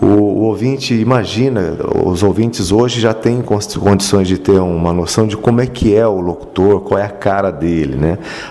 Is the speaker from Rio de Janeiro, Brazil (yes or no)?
no; Cornélio Procópio, Paraná, Brazil; ainda em Cornélio Procópio, na cidade de onde eu sou natural